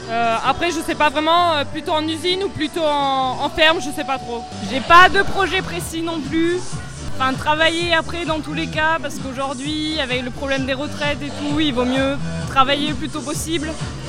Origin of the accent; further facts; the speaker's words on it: Occitanie, France; je viens du Nord Aveyron